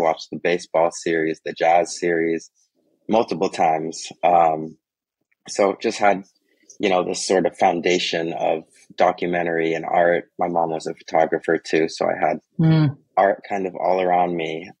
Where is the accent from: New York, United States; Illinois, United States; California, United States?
California, United States; Santa Cruz; I grew up in Santa Cruz in Northern California.